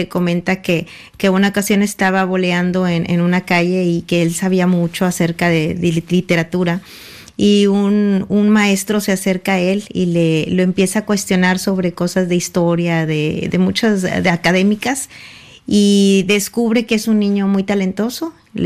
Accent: Matamoros, Tamaulipas, Mexico; en mi ciudad natal de Matamoros.

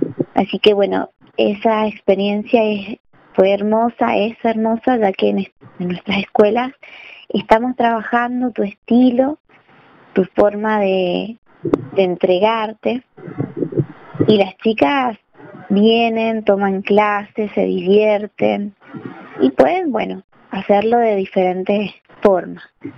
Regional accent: Argentina; nosotros, que somos argentinas

